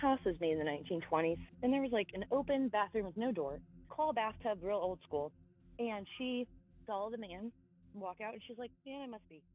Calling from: Kansas, United States; I'm from Kansas, Southeast Kansas, actually.

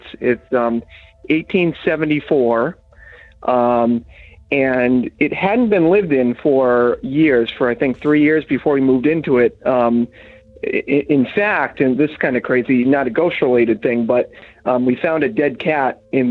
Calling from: Massachusetts, United States; Oh my goodness. … I'm calling from Massachusetts.

